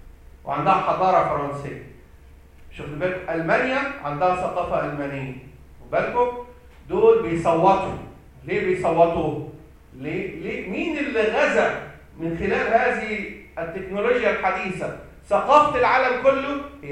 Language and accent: Arabic; Egypt; لما تعرف عندنا في مصر طبعا